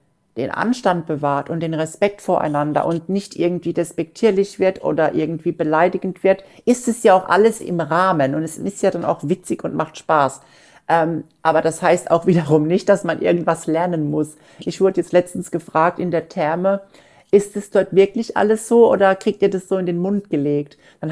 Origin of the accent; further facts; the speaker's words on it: Johannesburg, Gauteng, South Africa; nein, ich komme aus Johannesburg